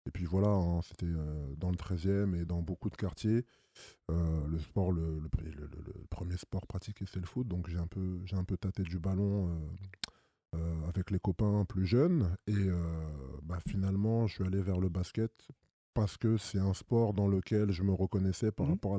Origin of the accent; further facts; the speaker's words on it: Paris, Île-de-France, France; also born or lived in Cameroon; Alors non, moi je suis né en France, je suis né dans le 14e.